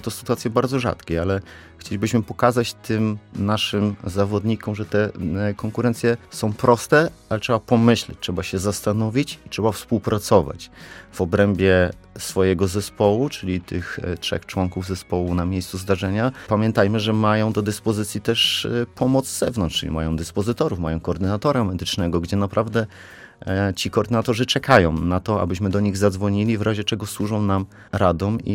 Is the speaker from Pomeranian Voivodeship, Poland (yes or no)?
no; Grodków, Opole Voivodeship, Poland; Mimo, że pochodzę z Grodkowa, to jak pojechałem i zobaczyłem ten obiekt, to byłem oczarowany.